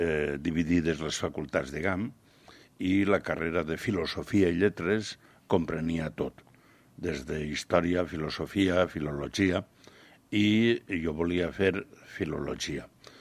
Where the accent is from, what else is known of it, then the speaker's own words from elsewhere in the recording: Planes, Valencian Community, Spain; also born or lived in Alcoy; etnòleg i periodista. Vaig néixer al Coi, però sóc fill de Planes, la meva família és de Planes.